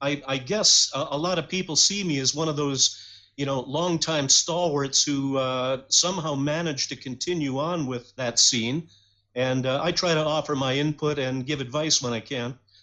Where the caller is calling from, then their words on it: London, Ontario, Canada; I'm calling in from London, Ontario, Canada. And this is where I've been living for a few decades now, and I'm kind of surrounded by the Great Lakes, very close to Michigan.